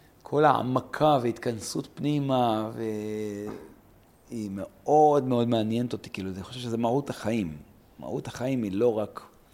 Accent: Ma'alot, Northern District, Israel; גדלתי במעלות, שמעתי מיליון פעמים, אין ספור פעמים

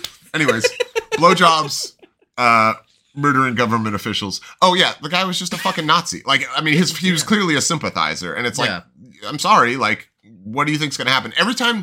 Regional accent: Sacramento, California, United States; But yeah, I'm from Sacramento, California, and I say kill them all, so.

